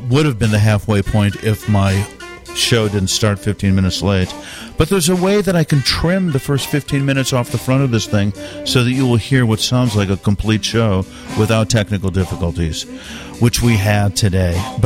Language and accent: English; Cleveland, Ohio, United States; they used to play that soundbite on the Ghilardi Show and on Houlihan and Big Chuck when I grew up in Cleveland, and that's where I first heard that one.